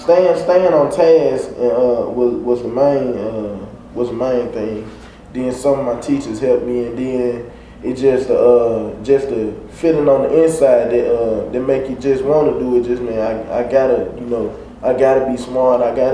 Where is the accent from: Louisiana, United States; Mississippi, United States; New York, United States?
Mississippi, United States; born there; November 23rd, 1999. … I was born in Sunflower County.